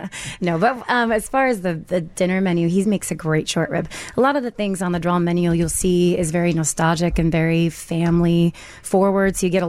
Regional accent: Hawaii, United States; now in Chicago, United States; I'm originally from Hawaii.

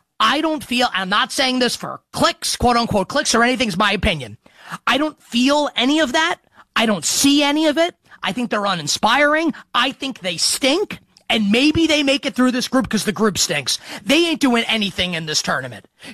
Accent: United States; you always felt like, as an American

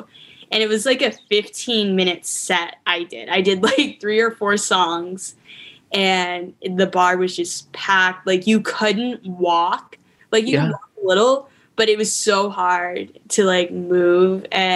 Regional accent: Maine, United States; moved away as an adult; now in Seattle, United States; yeah, I moved here when I was 18. I'm 21 now. The pandemic makes it feel like it was forever.

